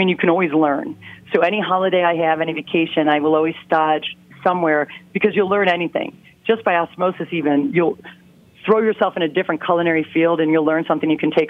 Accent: Ikaria, North Aegean, Greece; we come from Ikaria, which is the blue zone. And it's an island that people say they forget to die.

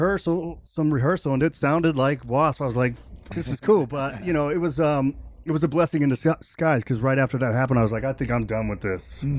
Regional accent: Indiana, United States; I grew up in Indiana.

